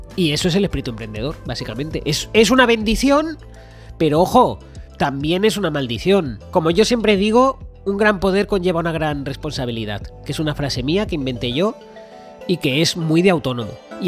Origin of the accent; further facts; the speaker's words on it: Santa Coloma de Gramenet, Catalonia, Spain; sabiendo que soy de Santa Coloma de Gramanet, de un barrio obrero, de un barrio de familia obrera?